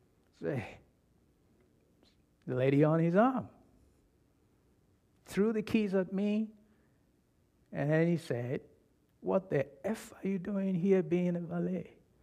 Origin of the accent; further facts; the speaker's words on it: Ghana; now in United States; I did not grow up here in the U.S., I'm a naturalized citizen. As you know, I'm originally from Ghana.